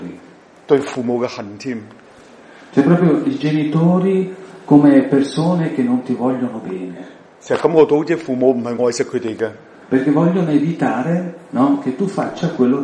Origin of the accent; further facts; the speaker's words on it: Bolzano, Trentino-Alto Adige, Italy; io vengo da Bolzano, questa piccola città del nord dell'Italia.